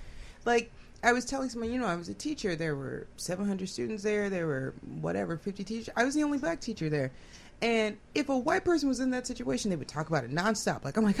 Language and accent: English; Lake Forest, Illinois, United States; It's just like I was saying, how I grew up in Lake Forest.